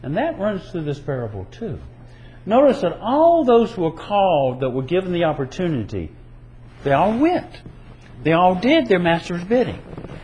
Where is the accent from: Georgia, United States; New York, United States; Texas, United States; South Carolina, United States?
South Carolina, United States; You think about Florida, even I grew up in South Carolina. It was even hot up there in the summertime.